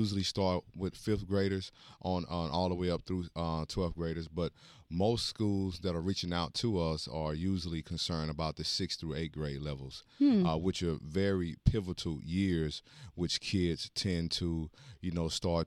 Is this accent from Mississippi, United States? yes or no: yes; Mississippi, United States; now in Texas, United States; Originally, I'm born and raised in Mississippi. My parents divorced. That's how we got to Texas.